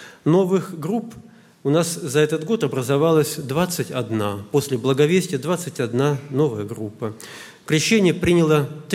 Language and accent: Russian; Siberia, Russia; мы тоже из Сибири здесь присутствуем